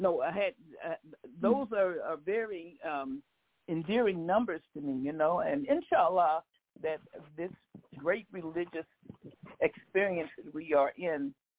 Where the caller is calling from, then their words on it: Minneapolis, Minnesota, United States; Minneapolis, Minnesota.